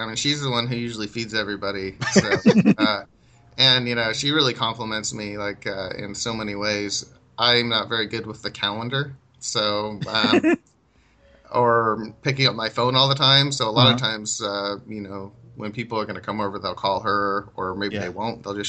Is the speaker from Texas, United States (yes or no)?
no; Medford, Oregon, United States; No, I grew up in Southern Oregon in a little town of like 110,000 called Medford, Oregon.